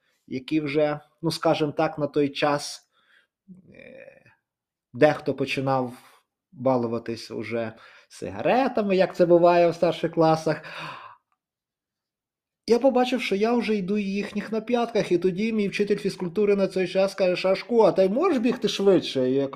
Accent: Volyn Oblast, Ukraine; мій любимий луцький стадіон, я родом з Волині.

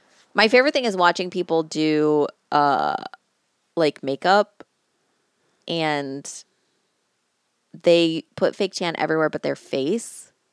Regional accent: United States; I always feel like what I see as an American about Australia is very much like how, like, in a similar way, how like Appalachia is

